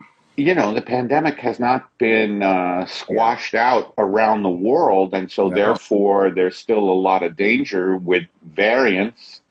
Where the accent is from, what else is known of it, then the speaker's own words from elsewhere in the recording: New York, United States; accent: New York; That's my New York accent. I can't get rid of it.